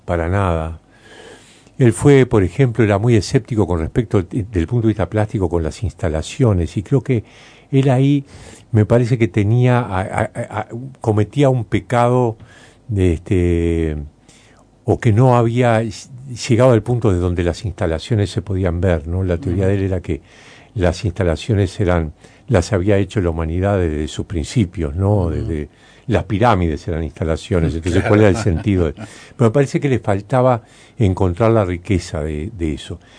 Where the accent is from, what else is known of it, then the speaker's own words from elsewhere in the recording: Uruguay; como profundamente uruguaya.